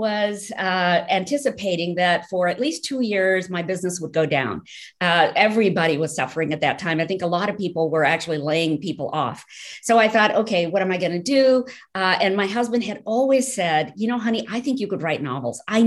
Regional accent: Rajasthan, India; as a child growing up in India, in Rajasthan, vacationing with my family up in Shimla in the cooler climates.

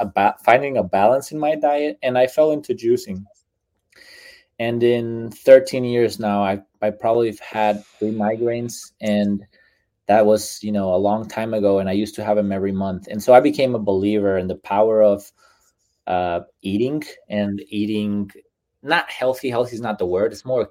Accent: Venezuela; English is a second language; moved away as an adult; So I am a immigrant from Venezuela. I've been here half of my life, 20 years now.

